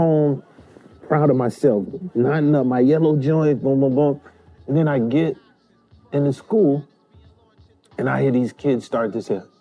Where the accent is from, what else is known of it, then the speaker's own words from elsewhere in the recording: Haiti; now in Brooklyn, United States; And so my dad brought us to Jack's. We came from Haiti.